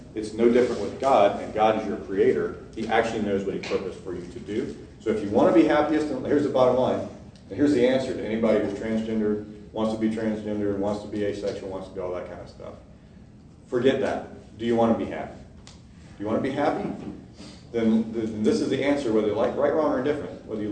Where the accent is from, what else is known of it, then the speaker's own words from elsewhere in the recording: Scotland, United Kingdom; and as a Scotsman I can say that, some of the greatest philosophers and mathematicians and physicists have come out of Scotland.